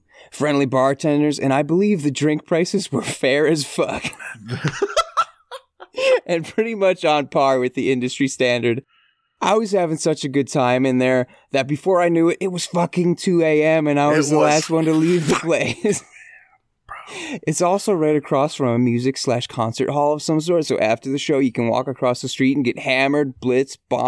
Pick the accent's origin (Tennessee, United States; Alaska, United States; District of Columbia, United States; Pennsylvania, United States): Alaska, United States; Anchorage; My hometown, Anchorage, Alaska.